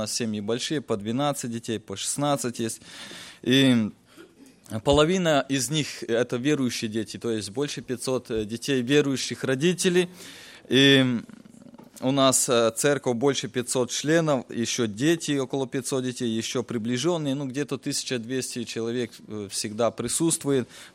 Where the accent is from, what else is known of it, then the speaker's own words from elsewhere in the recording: Rivne Oblast, Ukraine; moved away; мне 25 лет, я приехал с Украины, с Ровенской области. А наш край еще называется Полесье. У нас природа такая же, как и у вас, леса, болота. И мы живем в селе, которое называется село Старое Село, ему около 900 лет.